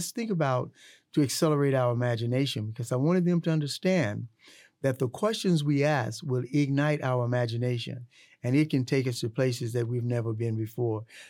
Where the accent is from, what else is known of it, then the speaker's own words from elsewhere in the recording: Mississippi, United States; And I really cried, Corey, because I remembered my life growing up in the Mississippi Delta.